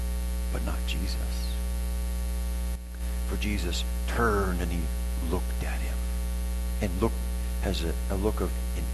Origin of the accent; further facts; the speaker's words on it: North Dakota, United States; oh, I'm from North Dakota